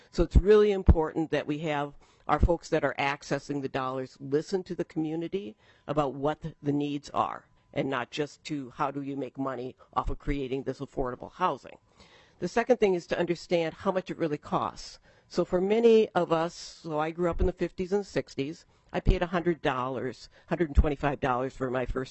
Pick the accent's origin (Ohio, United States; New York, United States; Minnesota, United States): Minnesota, United States; Fridley; I bought the house I grew up in Fridley, so I've been there for 66 years